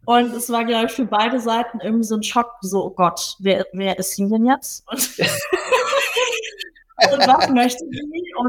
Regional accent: Munich, Bavaria, Germany; ich bin Münchnerin, ich bin hier aufgewachsen.

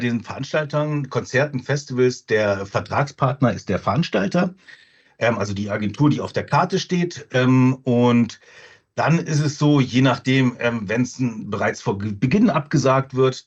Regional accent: Rhineland, Germany; ich komme auch aus dem Rheinland, da ist dann relativ wenig Schnee vorhanden gewesen.

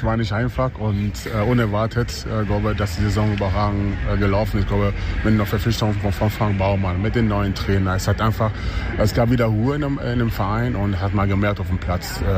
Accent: Ghana; now in Germany; ich will meine Heimat, wo ich herkomme, auch was zurückgeben und deswegen gehen wir einmal im Jahr nach Ghana

